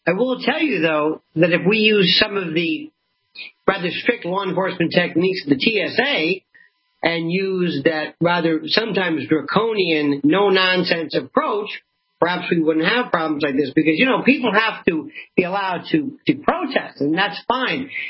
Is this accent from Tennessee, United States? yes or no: no; Florida, United States; Well, I'm from Florida, and interestingly enough, to be a cracker is a distinction of honor. It means you're a native